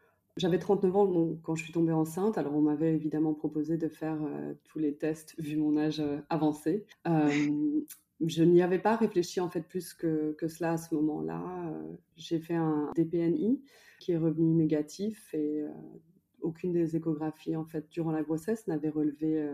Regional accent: France; also born or lived in United States; now in New York, United States; je suis belge d'origine, née aux États-Unis et ayant grandi en France. J'habite depuis 13 ans maintenant à New York avec mon mari qui est péruvien.

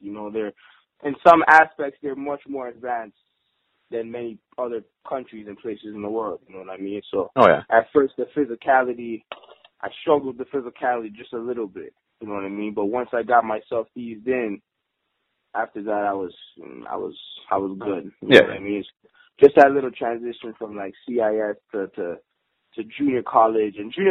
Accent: Toronto, Ontario, Canada; now in Brampton, Canada; I'm from Toronto, but I've been living in Brampton, I've been in Saga, and then been in Brampton for a while. So, say being a Brampton native

